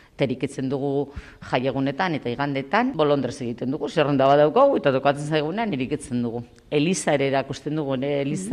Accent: Vitoria-Gasteiz, Basque Country, Spain; Berez Gasteiztarra naiz, eta bizi naiz Gasteiz eta Zaldun artean. Astean zehar normalki Gasteizen, eta gero astebukaretan, eta jaiak oporretan, eta gero Zaldunen.

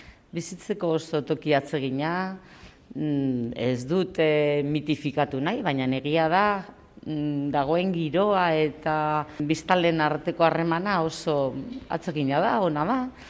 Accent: Vitoria-Gasteiz, Basque Country, Spain; Berez Gasteiztarra naiz, eta bizi naiz Gasteiz eta Zaldun artean. Astean zehar normalki Gasteizen, eta gero astebukaretan, eta jaiak oporretan, eta gero Zaldunen.

